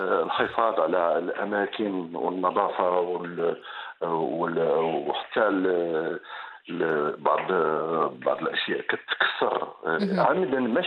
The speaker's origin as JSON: {"language": "Arabic", "country": "Morocco", "said": "مغرب أنا مغربي في النخاع، لا في الباسي ولا في ماكلتي ولا في طقوسي الحياة، مغربي"}